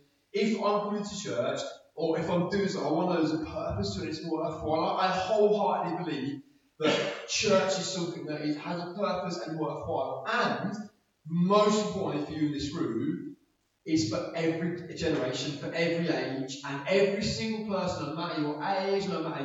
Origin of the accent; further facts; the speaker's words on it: Birmingham, West Midlands, United Kingdom; I'm a leader from Birmingham. I'm a Birmingham City fan